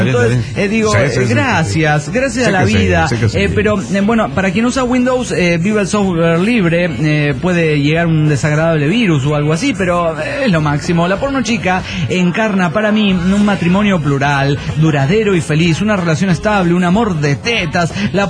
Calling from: Costa Rica; de Costa Rica.

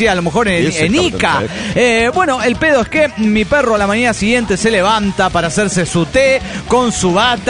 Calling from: Everett, Washington, United States; de Everett, Washington.

